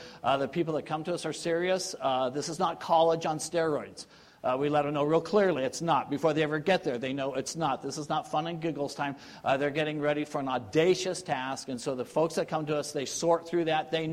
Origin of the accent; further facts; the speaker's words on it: San Diego, California, United States; You know, me and my roommate, he's from back east. And I'm from San Diego.